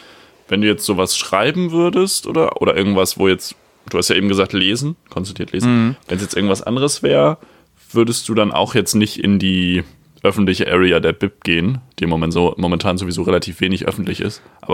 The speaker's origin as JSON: {"language": "German", "country": "Switzerland", "said": "ich komme aus der Schweiz."}